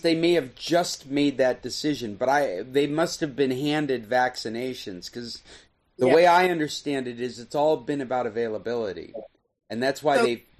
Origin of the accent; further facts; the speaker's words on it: Anchorage, Alaska, United States; from International Computer Solutions coming to you from Anchorage, Alaska. I'm sitting in the apartment the mother-in-law apartment downstairs that I grew up in.